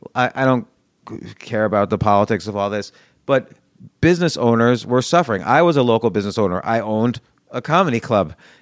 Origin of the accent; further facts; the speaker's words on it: New York, United States; I'm a New Yorker, born and raised all around that area. I lived there all my life, except when I went to school.